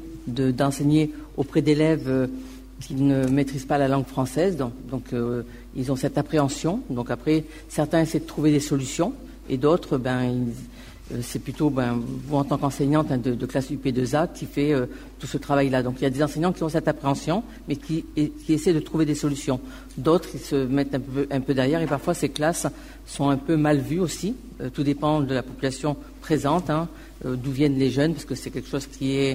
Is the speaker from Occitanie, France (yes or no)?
yes; Toulouse, Occitanie, France; Non, mais moi, je suis toulousaine, je suis née à Toulouse.